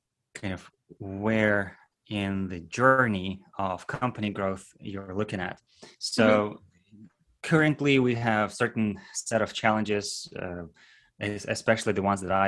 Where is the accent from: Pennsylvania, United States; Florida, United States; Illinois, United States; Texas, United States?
Texas, United States; Houston; Well, I am from Houston, Texas. This is where our air quotes headquarters are.